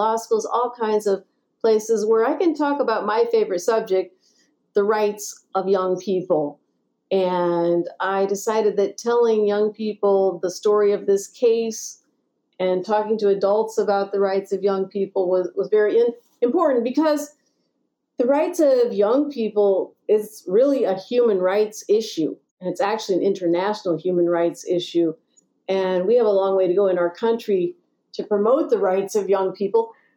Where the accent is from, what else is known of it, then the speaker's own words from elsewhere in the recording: Des Moines, Iowa, United States; the civil rights movement had such a big influence on our lives growing up in Des Moines, Iowa.